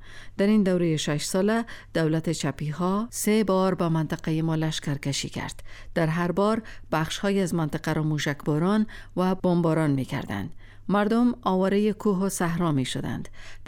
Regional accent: Qarya-e Miana, Afghanistan; born there; زادگاه من دهکده‌ای به نام قریه میانه است که در وسط دره سوخته علاءالدینی قرار دارد. مردم علاءالدینی مانند سایر مردمان هزارستان فارسی زبان و از لحاظ مذهبی شیعه اثناعشری اند.

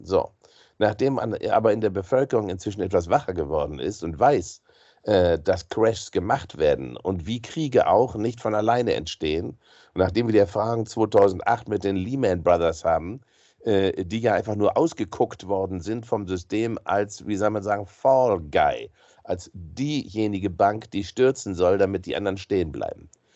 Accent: Germany; Ich bin nicht neutral als Deutscher, wenn mein Land verwickelt ist in eine gewaltige Aggression.

